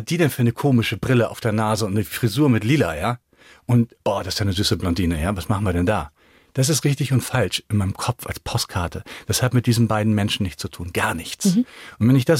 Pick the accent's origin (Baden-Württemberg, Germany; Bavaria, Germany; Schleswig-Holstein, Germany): Schleswig-Holstein, Germany; Kiel; now in Allgäu, Germany; Ich komme ja aus Kiel, oben von der Ostsee. Und hätte mir nie gedacht, dass ich da mal im Allgäu lande.